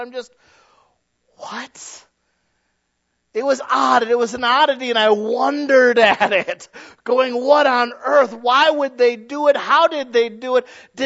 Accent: Detroit, Michigan, United States; Because I'm like, I know why they did that. I'm from Detroit.

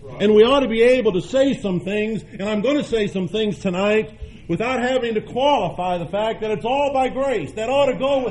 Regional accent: Detroit, Michigan, United States; I grew up in the Detroit area, and I grew up in the middle of a tremendous circle of fellowship.

